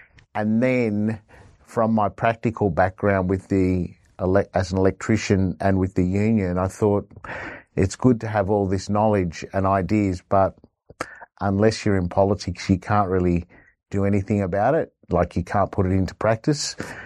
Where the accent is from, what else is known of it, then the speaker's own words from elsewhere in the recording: Australia; But growing up in Australia to migrant parents, I suppose I had a good appreciation for how welcoming Australia was and how many opportunities it provided.